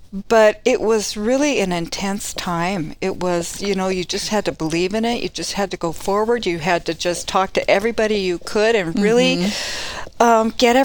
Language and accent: English; Bainbridge Island, Washington, United States; now in Coeur d'Alene, United States; So I came from the Seattle area, mm-hmm. Specifically Bainbridge Island.